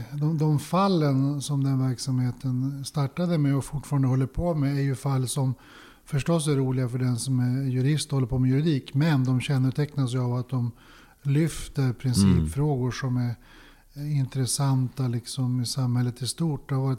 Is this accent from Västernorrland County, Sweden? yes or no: yes; Örnsköldsvik, Västernorrland County, Sweden; jag läste juridik i Uppsala efter skolgången hemma i Örnsköldsvik.